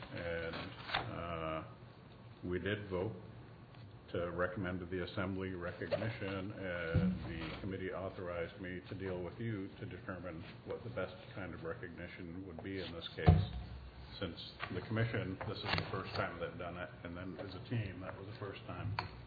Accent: Ketchikan, Alaska, United States; I'm from Ketchikan, so the Rotary speaker was a local boy to me.

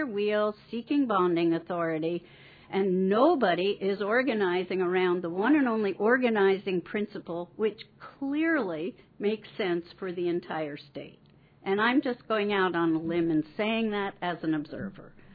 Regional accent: United States; Well, that scares me as an American, okay?

